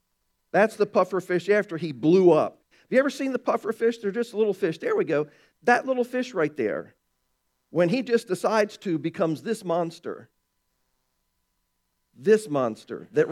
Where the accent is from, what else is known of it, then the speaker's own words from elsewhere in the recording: Baltimore, Maryland, United States; I grew up in Baltimore. We laugh at that stuff.